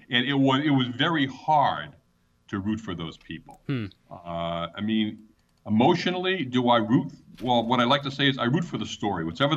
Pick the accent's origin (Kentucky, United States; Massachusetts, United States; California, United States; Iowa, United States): Massachusetts, United States; Boston; one thing that always kind of made me laugh here as a Bostonian